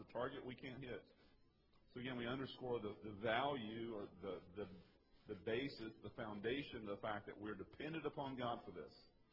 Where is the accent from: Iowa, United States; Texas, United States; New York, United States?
Texas, United States; I grew up in East Texas with rivers that didn't flow.